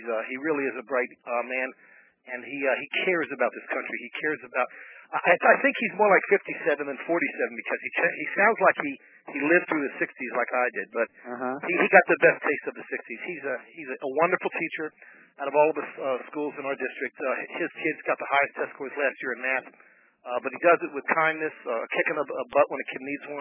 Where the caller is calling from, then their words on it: Mesa, Arizona, United States; Yes, I'm calling from Mesa.